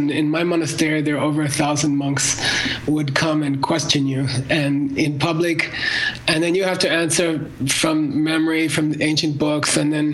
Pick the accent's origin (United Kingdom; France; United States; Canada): United States; But, you know, I grew up in America. My mom talked about karma.